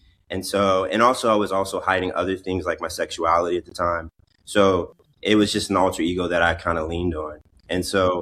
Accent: Cincinnati, Ohio, United States; I mean, so I'm from Cincinnati, Ohio. Grew up in a musical family.

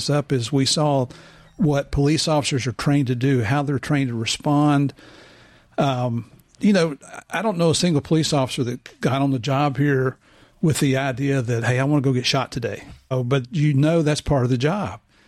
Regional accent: Murfreesboro, Tennessee, United States; I grew up in Murfreesboro, which is the county south of Davidson County where Nashville is.

